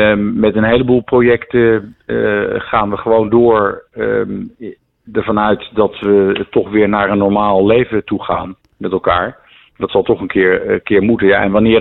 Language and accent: Dutch; Oegstgeest, South Holland, Netherlands; Ik ben zelf opgegroeid in Oegstgeest.